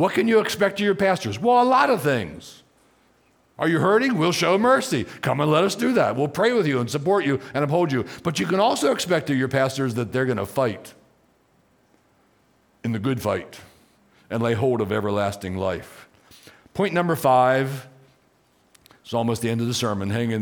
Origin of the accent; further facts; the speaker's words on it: Maryland, United States; also born or lived in Riverside, United States; So I'm from Maryland. My wife Debbie's from Virginia. But in 1985, we moved to Southern California, Riverside, California, to be exact.